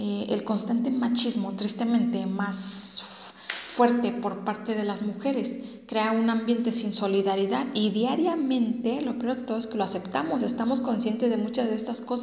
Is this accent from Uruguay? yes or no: no; Mexico; sobre todo como mexicanos. Lamentablemente existe mucho de esta problemática en nuestro país.